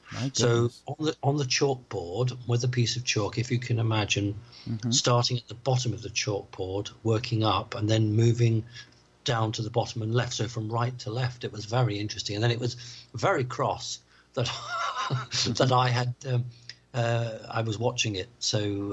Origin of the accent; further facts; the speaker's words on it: United Kingdom; Now, as a British person, mm-hmm. I'm not very good with American uniforms.